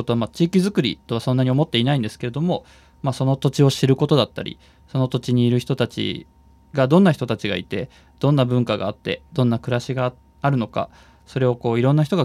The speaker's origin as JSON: {"language": "Japanese", "region": "Shizuoka", "country": "Japan", "tie": "born there", "also_born_or_lived": "Tokyo", "moved": "as an adult", "lives_now": "Saga, Japan", "said": "僕は1984年に静岡県で生まれて、大学の進学とともに、上京で東京工芸大学芸術学部写真学科っていう、写真の勉強をして"}